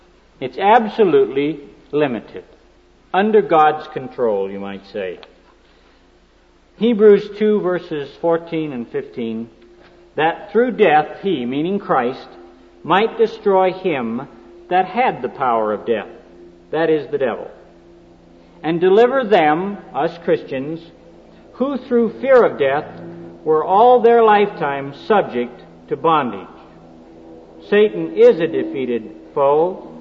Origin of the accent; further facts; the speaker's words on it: Seattle, Washington, United States; I was raised in Seattle. We lived in the country.